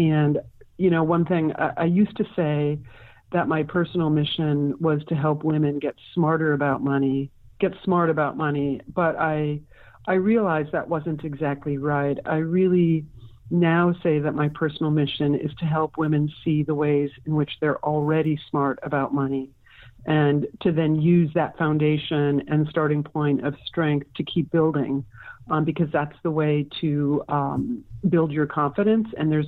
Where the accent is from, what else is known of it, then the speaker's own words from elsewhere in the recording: Milwaukee, Wisconsin, United States; now in San Francisco, United States; currently live in San Francisco, where I've lived since graduating college. I'm a native of Wisconsin. I grew up in Milwaukee, but I moved here pretty quickly after graduating.